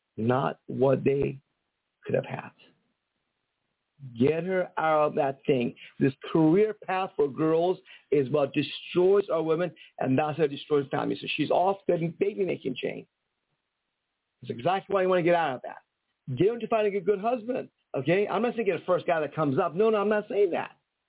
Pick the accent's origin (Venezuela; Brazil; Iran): Iran; now in United States; I'm from Iran. At age 16, she's married. And then my mom married at age 17, engaged at 16. And my grandma's at age 14 in Iran, back in the old days.